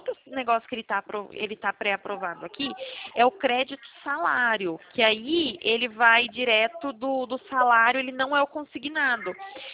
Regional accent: São Paulo, Brazil; Mulher, eu sou de São Paulo, né?

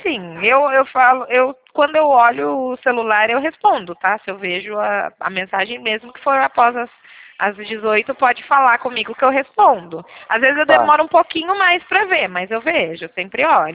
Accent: São Paulo, Brazil; eu sou de São Paulo.

